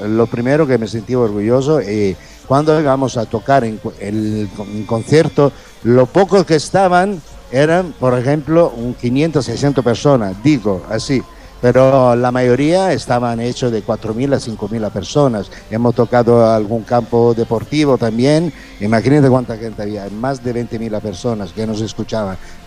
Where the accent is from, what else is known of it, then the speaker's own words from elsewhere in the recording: Sicily, Italy; Spanish is a second language; porque yo nací en Sicilia